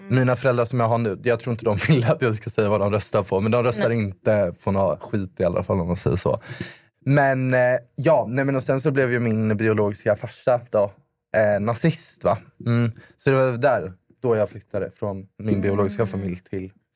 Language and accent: Swedish; Jönköping, Jönköping County, Sweden; now in Stockholm, Sweden; Nej, men jag låter som att jag är från Stockholm. Nej, men, jag är från Jönköping.